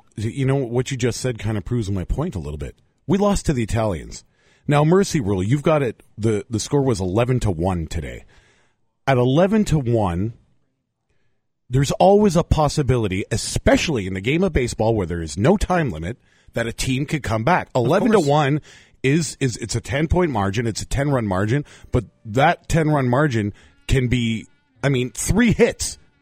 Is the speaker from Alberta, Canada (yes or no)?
no; Laval, Quebec, Canada; especially growing up in Laval, a lot of my teams were made up of a lot of Jewish kids